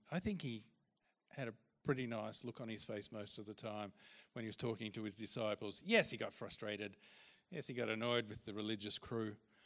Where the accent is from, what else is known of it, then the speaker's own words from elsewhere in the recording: Victoria, Australia; I grew up in Gippsland on a 1,500-acre farm. It was pretty dry and dusty, not many people around, lots of sheep, lots of cattle, lots of flies.